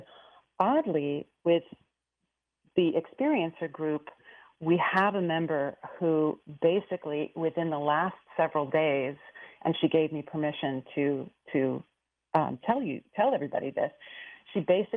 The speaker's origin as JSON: {"language": "English", "town": "Palo Alto", "region": "California", "country": "United States", "tie": "born or raised there", "said": "Basically, I grew up in Silicon Valley in the 1970s, before it was really Silicon Valley. I grew up in Palo Alto."}